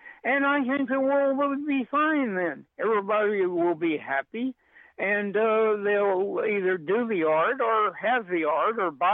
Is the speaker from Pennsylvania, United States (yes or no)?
no; Pauls Valley, Oklahoma, United States; born there; I was born in Paul's Alley, Oklahoma.